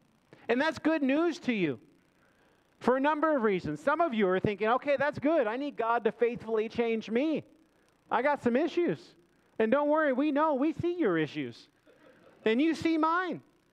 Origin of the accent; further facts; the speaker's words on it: Minnesota, United States; I'm from Minnesota. I can say that.